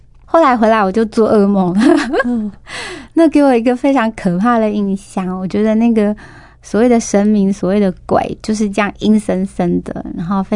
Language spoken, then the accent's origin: Chinese; Taiwan; 我是出生成长在一个非常传统民间信仰的台湾家庭里面。